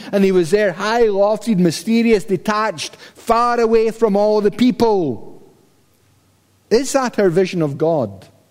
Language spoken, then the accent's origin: English; Paisley, Scotland, United Kingdom; In the 1960s, when I was growing up in Paisley, there was this a habit of camping out the back, you know, and it was a council estate